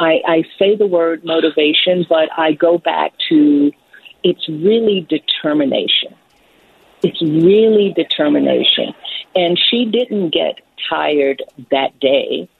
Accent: Baton Rouge, Louisiana, United States; I'm not sure if you all know, but I am from Baton Rouge, Louisiana.

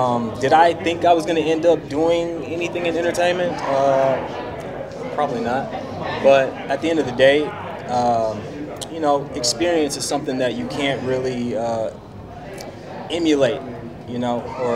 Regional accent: Dallas, Texas, United States; You know, I'm from Dallas, Texas.

